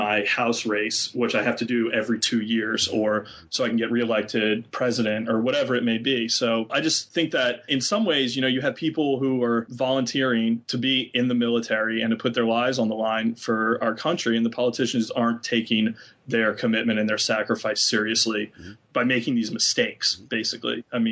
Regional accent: New Orleans, Louisiana, United States; But I grew up in New Orleans, which, you know, New Orleans itself is a fairly moderate place, but a lot of, you know, my high school was very conservative. It was a Catholic high school.

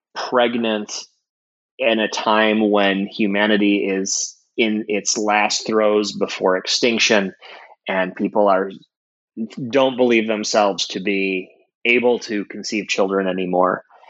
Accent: Midwest, United States; now in Seattle, United States; it's my tie to the Midwest, which is where I'm from originally.

